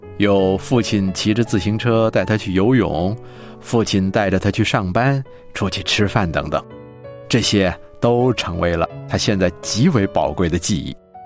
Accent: China; 我知道这个提议啊，对我们中国人来说不是很常见

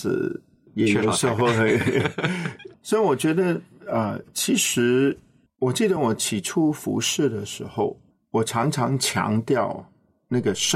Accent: Hong Kong; Chinese is a second language; 我是香港长大的，我华语讲的绝对不好，那个普通话真的很糟糕。

